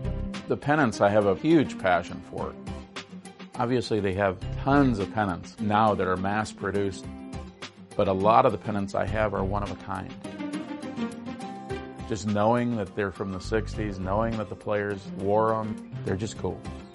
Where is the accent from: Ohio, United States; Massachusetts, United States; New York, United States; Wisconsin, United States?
Wisconsin, United States; Green Bay; born there; I was born in Green Bay in 1960. My grandparents had a store on 9th Street, not too far from Lambeau.